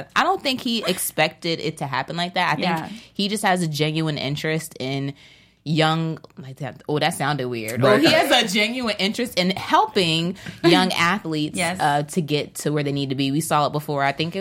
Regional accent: New Jersey, United States; I don't know. I'm from New Jersey, so it sounded okay to me.

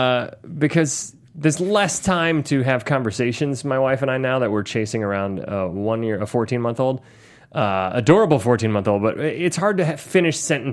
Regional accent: Ohio, United States; But I grew up in Ohio, and there were different parts of Ohio, like Castalia, where my cousins lived

